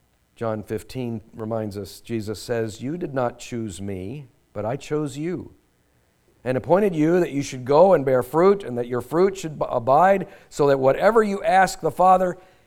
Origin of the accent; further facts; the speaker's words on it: United States; We do confess we are Americans, and the first foremost thing about being an American is that we are proud of ourselves.